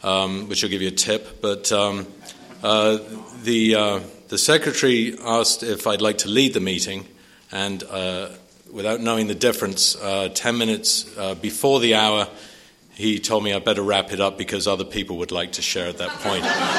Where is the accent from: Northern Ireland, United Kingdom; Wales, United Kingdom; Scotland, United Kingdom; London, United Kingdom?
Wales, United Kingdom; I grew up as a British guy, and I've been sober 26 years now